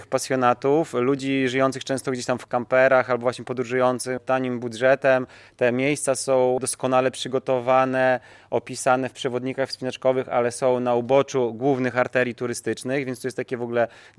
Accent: Białystok, Podlaskie Voivodeship, Poland; mimo, że jesteśmy przed Podlasia, z Białegostoku, mamy 5 dzieci

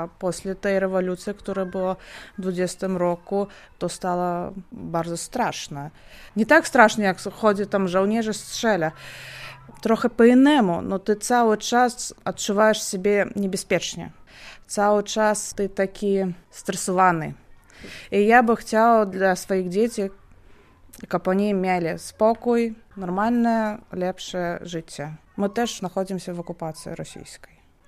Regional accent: Minsk, Belarus; Polish is a second language; now in Poland; Przyjechała z Mińsku, Białoruś. Jestem Białorusinką.

